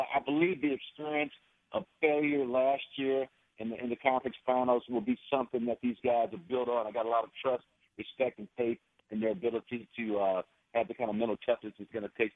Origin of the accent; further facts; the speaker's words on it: Los Angeles, California, United States; If it's me, that's a tough choice. But I'm from Los Angeles.